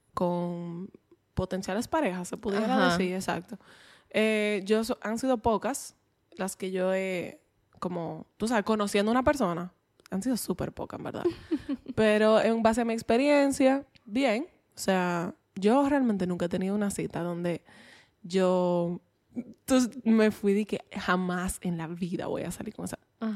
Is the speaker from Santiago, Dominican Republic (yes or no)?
yes; Santiago, Dominican Republic; Es funny porque yo soy de aquí, de Santiago.